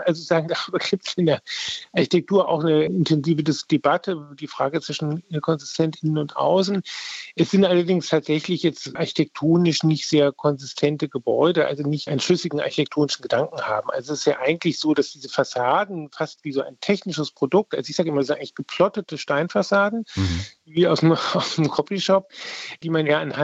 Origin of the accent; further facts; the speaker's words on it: Frankfurt, Hesse, Germany; Also ich komme ja aus Frankfurt, das ist in Frankfurt auch sehr deutlich.